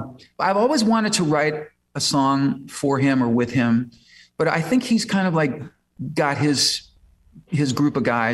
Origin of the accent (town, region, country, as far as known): Chicago, Illinois, United States; now in Los Angeles, United States